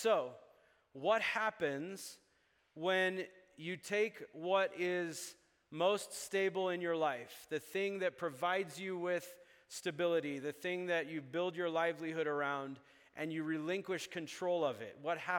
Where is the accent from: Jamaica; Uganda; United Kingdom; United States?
Uganda; a lot of you know I grew up in Uganda. In Uganda, we have the whole range of venomous snakes.